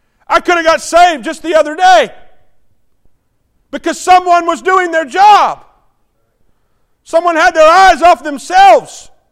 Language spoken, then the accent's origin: English; United States; I'm thankful that I'm an American.